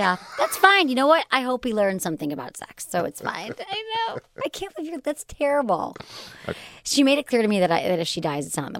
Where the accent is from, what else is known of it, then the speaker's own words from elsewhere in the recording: Michigan, United States; Yeah, I'm from Michigan.